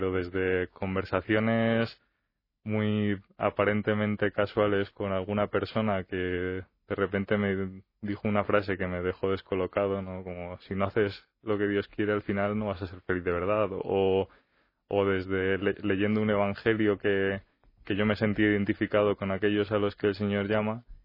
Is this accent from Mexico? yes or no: no; Alcorcón, Community of Madrid, Spain; Bueno, pues yo vengo de Alcorcón.